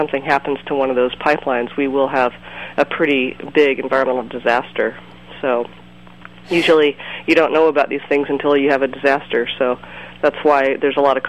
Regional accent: United States; being an American, I really woke up to the fact that the hard reality that we get the majority of our oil from Canada.

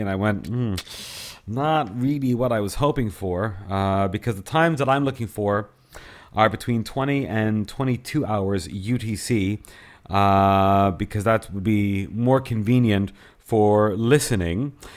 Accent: Montreal, Quebec, Canada; my hometown of Montreal, Quebec, Canada. And I actually ran into him a few times when I was living in Montreal many, many years ago.

